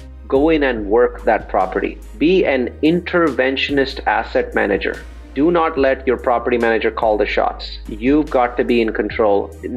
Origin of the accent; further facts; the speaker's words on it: India; now in United States; I think I'm Indian